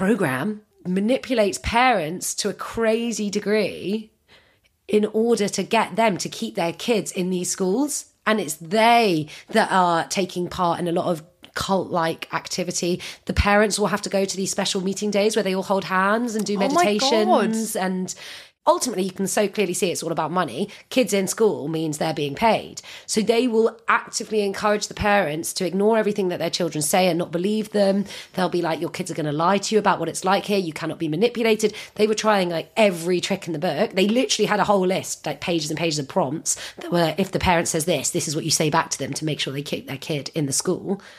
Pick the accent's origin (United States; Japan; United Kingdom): United Kingdom; I just can't believe, perhaps because we're British, any American honeys listening, let us know your thoughts